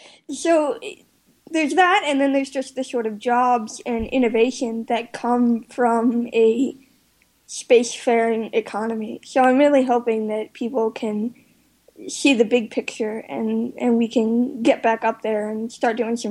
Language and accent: English; Newport News, Virginia, United States; I was fortunate enough to be at NASA Langley, which is very close to my hometown of Newport News.